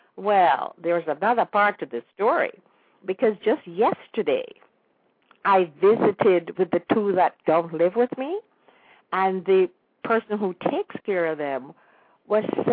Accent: Jamaica; now in United States; when we were in school, you know, we started sort of young in Jamaica with really some serious passages and information, unlike here in the United States

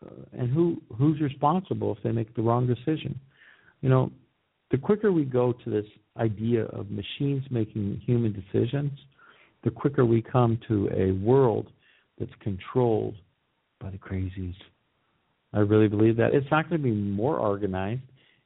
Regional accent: United States; So my point of this is that I think as American citizens, we really need to stand up.

